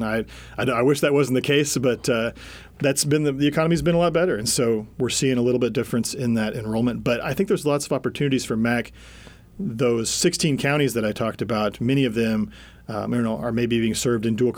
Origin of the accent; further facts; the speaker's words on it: Chillicothe, Missouri, United States; Chillicothe, Missouri. Way up north.